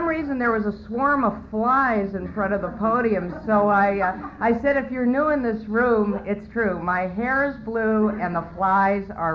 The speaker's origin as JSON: {"language": "English", "town": "Boise", "region": "Idaho", "country": "United States", "tie": "born there", "said": "I was born 45 years ago. I was born in Boise, Idaho. That's an unusual place to be from"}